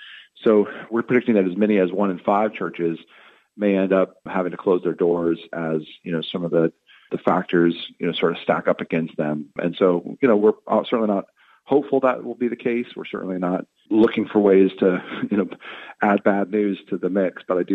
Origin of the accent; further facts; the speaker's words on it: Phoenix, Arizona, United States; I grew up in Phoenix, Arizona. I love the West, feel like it's home.